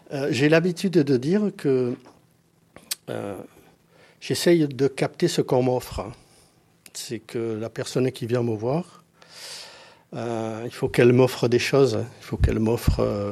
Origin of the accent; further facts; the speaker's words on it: Dax, Nouvelle-Aquitaine, France; je suis originaire des Landes et de Dax, plus spécialement.